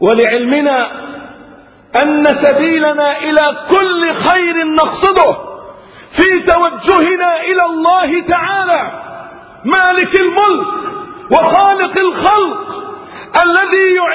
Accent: Egypt; وعن بلدنا مصر خاصة

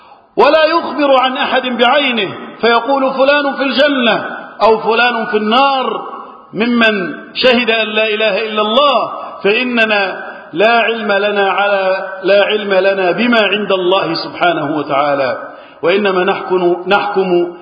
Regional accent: Egypt; اللهم احفظ بلدنا مصر

